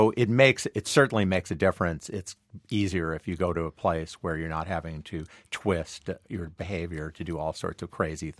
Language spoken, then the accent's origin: English; Rochester, New York, United States; I grew up in Rochester, New York. We had Xerox, Bausch & Lomb, Kodak.